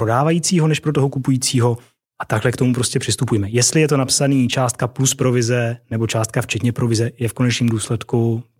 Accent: Brno, South Moravian Region, Czechia; Já jsem z Brna původem, takže to dobře vím.

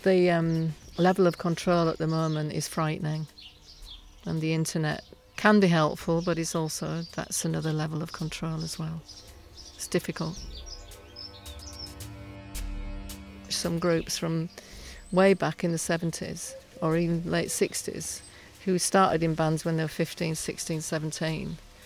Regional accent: Hull, Yorkshire and the Humber, United Kingdom; Born and bred in Hull, it was a tough city.

